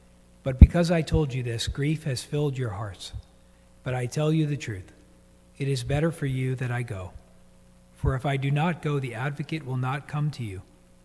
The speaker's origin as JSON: {"language": "English", "region": "New Jersey", "country": "United States", "tie": "born or raised there", "also_born_or_lived": "New York", "said": "You know, I was born in New York, and then we moved to New Jersey. I really thought I would stay there the rest of my life with my family."}